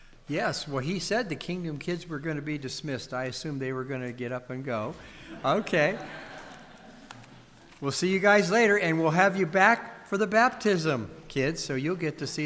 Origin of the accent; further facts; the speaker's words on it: Pennsylvania, United States; I grew up near Pittsburgh, and it seems like people who come from the Pittsburgh area, no matter where they live, and I haven't lived in Pittsburgh since I graduated from high school and went off to college